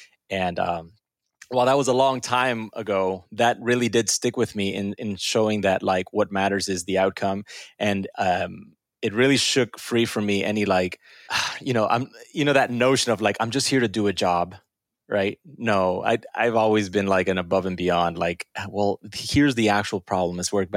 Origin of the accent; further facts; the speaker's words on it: Miami, Florida, United States; they immigrated and brought me as a baby to the United States, where I grew up in Miami.